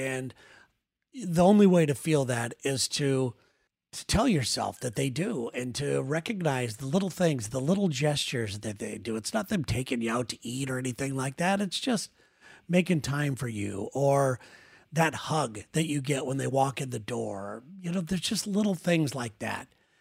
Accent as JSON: {"language": "English", "country": "Ireland", "said": "And being an Irish guy, that's probably one of the things that I need to work on the most."}